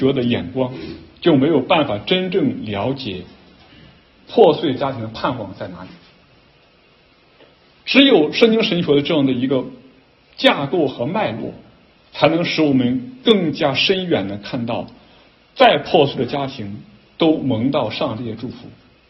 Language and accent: Chinese; China; 我们身为中国人最看重家庭